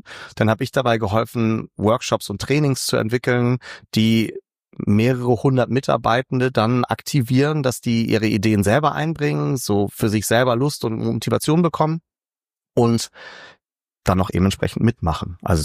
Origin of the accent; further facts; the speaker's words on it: Hamburg, Germany; Ich bin in Hamburg aufgewachsen und das Dilemma an Hamburg ist, es ist ja die schönste Stadt der Welt